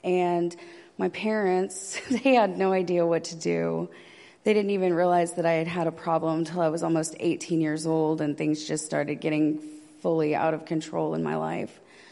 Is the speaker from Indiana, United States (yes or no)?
yes; Indiana, United States; So they have a cattle farm in Indiana. I'm from Indiana.